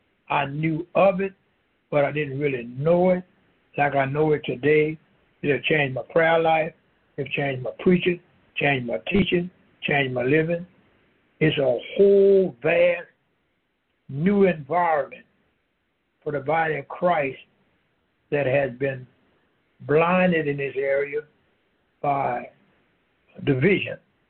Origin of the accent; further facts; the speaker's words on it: Louisiana, United States; I'm from Louisiana.